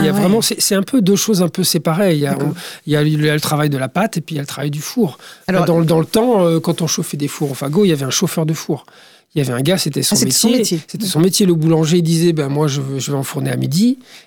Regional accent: Brittany, France; en tout cas chez nous, au Pays de Bigoudin

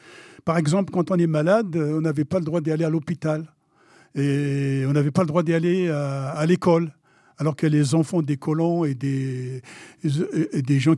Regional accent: Kabylie, Algeria; moved away as an adult; now in France; Pour moi, la Kabylie, c'est là où j'ai grandi. J'ai vécu jusqu'à 19 ans.

